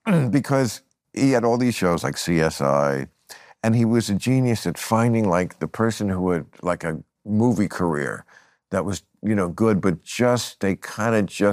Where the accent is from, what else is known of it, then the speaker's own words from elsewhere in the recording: New York, United States; It's my roots, you know. I grew up outside New York, but it's rough on me.